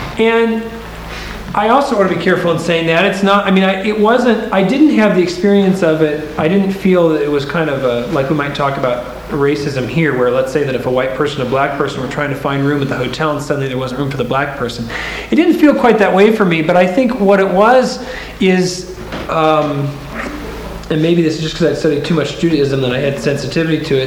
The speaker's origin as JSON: {"language": "English", "region": "Washington", "country": "United States", "said": "I was a kid from the Puget Sound who thought, oh, artistic community"}